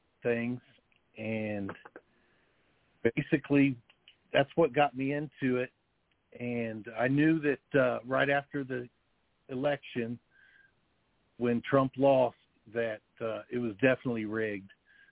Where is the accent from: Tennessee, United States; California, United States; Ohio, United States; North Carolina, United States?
Ohio, United States; Dayton; basically, I'm born and raised in Dayton, Ohio. Lived here all my life